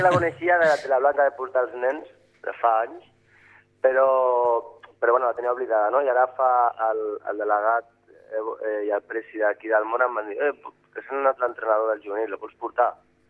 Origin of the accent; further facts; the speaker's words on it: Sitges, Catalonia, Spain; és el meu poble, a més, és l'equip del meu poble